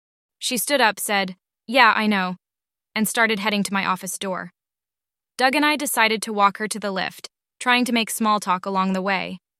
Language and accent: English; Australia; But being Australian, we add S's instead of Z's.